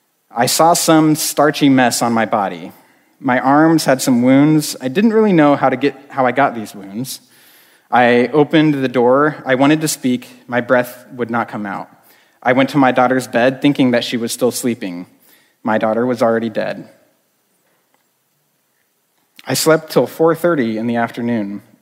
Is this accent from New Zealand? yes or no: no; Cameroon; born there; before I was born in Cameroon, which is kind of in the crest corner of Africa, on the northwest side